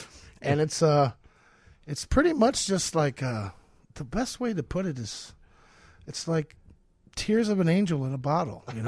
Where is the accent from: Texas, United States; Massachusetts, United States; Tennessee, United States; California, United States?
Tennessee, United States; Soddy Daisy; also born or lived in Chattanooga, Tennessee; Yes, sir. I was born in Chattanooga, Tennessee. Raised in Soddy Daisy, Tennessee, which nobody knows where that's at.